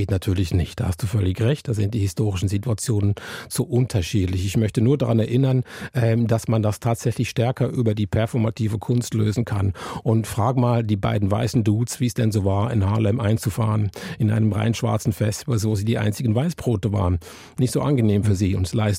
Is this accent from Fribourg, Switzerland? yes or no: no; Zurich, Switzerland; Ich habe sie da in meiner Heimatstadt in Zürich gesehen.